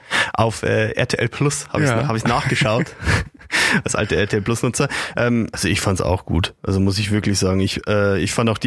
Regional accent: Bavaria, Germany; Bei uns in Oberpfalz

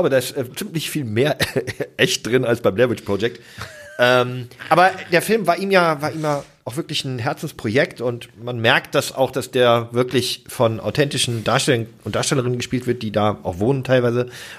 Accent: Berlin, Germany; Ich komme aus Spandau.

